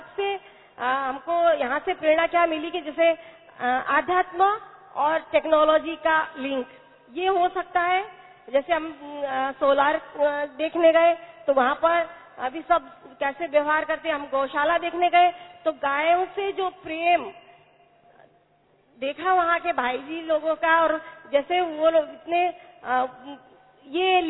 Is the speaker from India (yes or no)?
no; Nepal; मैं नेपाल से आई हुई हूँ